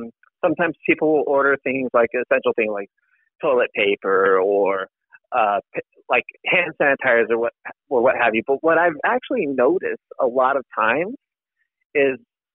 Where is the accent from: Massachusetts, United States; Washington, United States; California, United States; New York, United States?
California, United States; Riverside; I'm actually from Riverside, California.